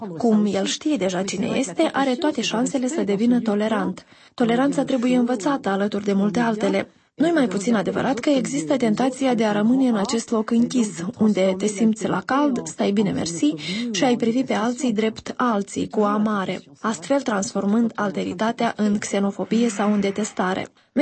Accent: Nouvelle-Aquitaine, France; Romanian is a second language; Eu, de pildă, sunt din Périgord, din sud-vest vestul Franței. Prin urmare, identitatea mea este perigurdină, franceză, europeană.

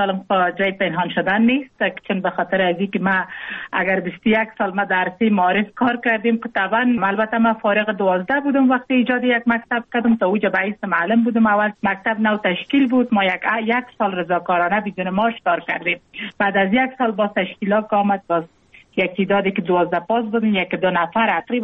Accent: Jowzjan, Afghanistan; ما مکتب در ولایت جوزجان خواندیم، چون متولد ولایت جوزجان هستم.

